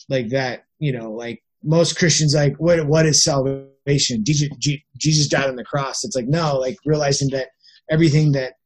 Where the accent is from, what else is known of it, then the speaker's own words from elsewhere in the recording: Utah, United States; growing up in Utah, right, having missionaries and stuff like that.